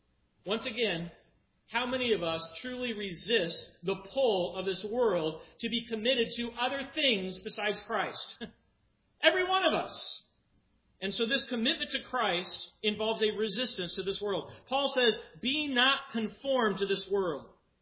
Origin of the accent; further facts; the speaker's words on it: Colorado, United States; When I grew up in Colorado, I was a very devout fan of the Denver Broncos.